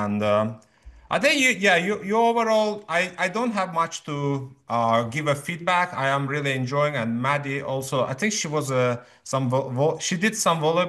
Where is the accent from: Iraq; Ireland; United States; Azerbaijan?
Azerbaijan; first language Azerbaijani; English is a second language; I'm from Azerbaijan originally, and our language is Azerbaijan. It is in Turkish language group.